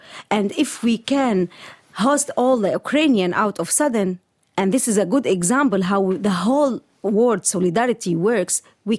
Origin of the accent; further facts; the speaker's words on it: Syria; now in Germany; I'm from Syria, living in Germany.